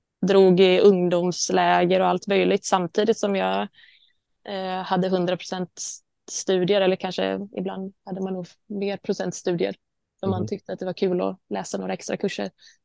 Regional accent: Gothenburg, Västra Götaland County, Sweden; Och sen när jag flyttade från Göteborg för att läsa på Musikhögskolan

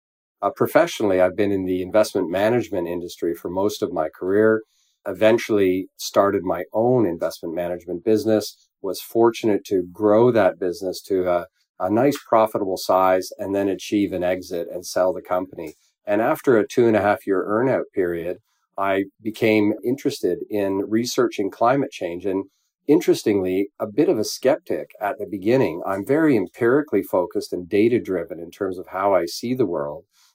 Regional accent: Canada; now in London, United Kingdom; I'm a Canadian. I have been living though in London for now 25 years.

